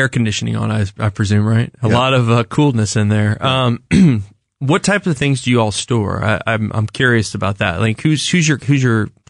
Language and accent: English; Parkville, Missouri, United States; I grew up in the Parkville area, and they have Park University up there, and they have caves.